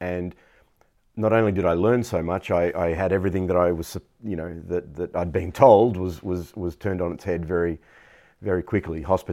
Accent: Australia; I'm from Australia.

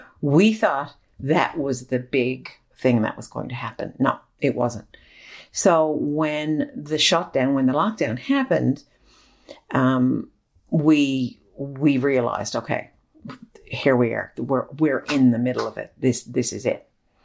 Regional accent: Newfoundland and Labrador, Canada; Because I am a Newfoundlander and I do love this province.

